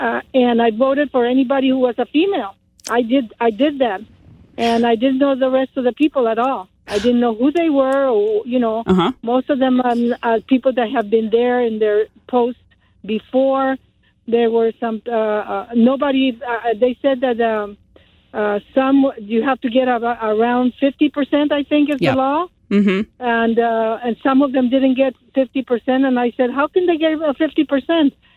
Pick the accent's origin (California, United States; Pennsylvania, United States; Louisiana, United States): California, United States; now in Rio Rancho, United States; I come from California where you get pamphlets left and right